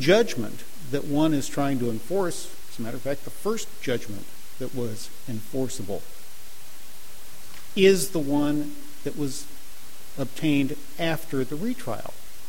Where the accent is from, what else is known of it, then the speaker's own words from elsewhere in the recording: California, United States; I'm from California, and we have a legislature there which has written some real doozies of statutes.